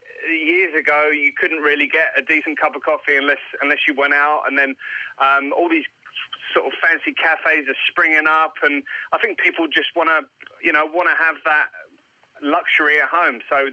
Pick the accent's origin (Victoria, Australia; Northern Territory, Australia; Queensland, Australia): Victoria, Australia; Melbourne; Oh, you know, I'm from Melbourne.